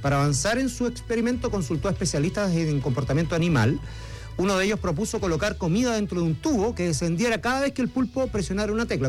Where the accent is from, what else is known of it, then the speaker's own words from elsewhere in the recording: Chile; así somos los chilenos, ¿no?